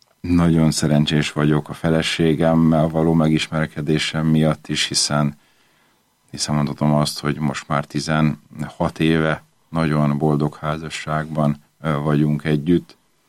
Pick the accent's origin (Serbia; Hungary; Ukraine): Hungary; Budapest; Ugyan Budapesten születtem és nőttem fel, hatott rám atyámnak a szülőfaluja iránti szeretete is.